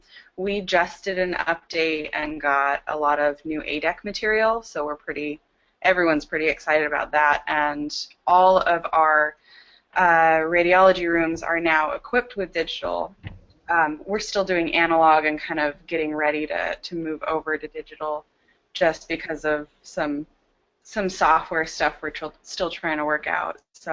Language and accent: English; Olympia, Washington, United States; now in Portland, United States; I am originally from Olympia, Washington, but kind of moved around, settled here in Portland a couple of years ago